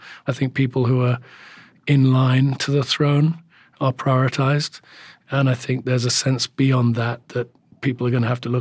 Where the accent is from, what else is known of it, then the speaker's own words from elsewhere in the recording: United Kingdom; as a British person, we understand that the royal family lives in a certain amount of luxury.